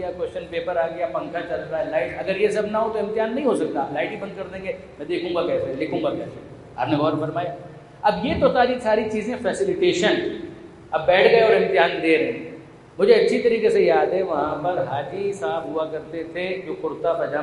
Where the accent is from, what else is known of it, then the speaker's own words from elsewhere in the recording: Karachi, Sindh, Pakistan; میرا بچپن پورا کھاردر میں گزرا, تو وہیں کی عزاداری بچپن میں دیکھی